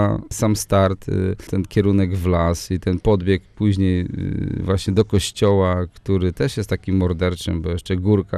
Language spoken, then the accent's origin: Polish; Słupsk, Pomeranian Voivodeship, Poland; jestem ze Słupska